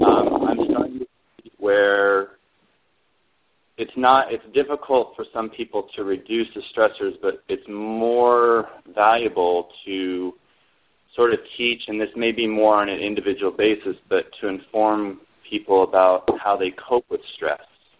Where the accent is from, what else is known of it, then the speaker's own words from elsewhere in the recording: Oregon, United States; I'm from Southern Oregon